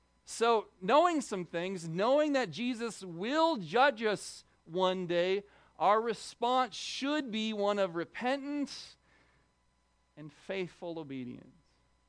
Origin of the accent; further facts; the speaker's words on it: Oregon, United States; Now, by the way, I'm from Oregon. I've never had to think about tornadoes in my life.